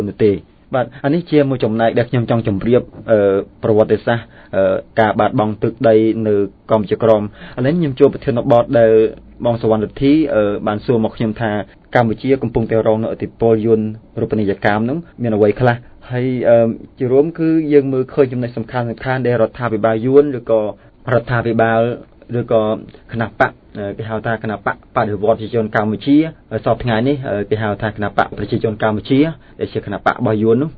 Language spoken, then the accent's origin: Khmer; Mekong Delta, Vietnam; ខ្ញុំបាទជាកូនខ្មែរនៅកម្ពុជាក្រមហើយជាអ្នករងគ្រោះ